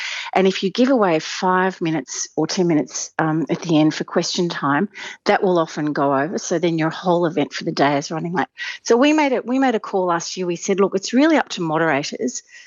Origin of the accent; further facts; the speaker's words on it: Melbourne, Victoria, Australia; as a kid growing up in Melbourne